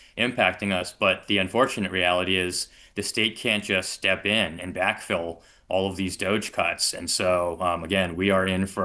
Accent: Takoma Park, Maryland, United States; Well, I come from Tacoma Park, which is a city of about 17 or 18,000 people

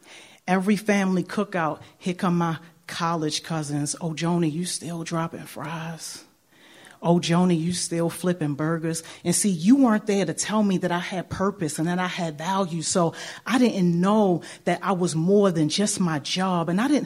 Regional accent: Baltimore, Maryland, United States; moved away as an adult; I moved away from Baltimore, completely turned my back, wasn't thinking about Baltimore, y'all. I got my passport. I'm able to see what I always knew in my heart, that there was so much more to the world than just West Baltimore.

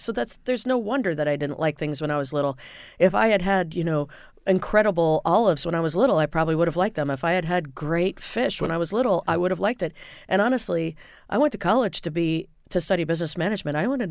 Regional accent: Indiana, United States; I grew up in Indiana.

